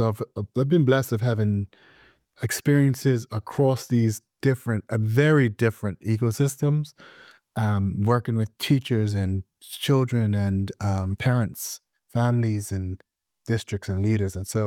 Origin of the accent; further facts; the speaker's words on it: Bermuda; moved away as an adult; now in Washington, United States; But, you know, I was born and raised in Bermuda.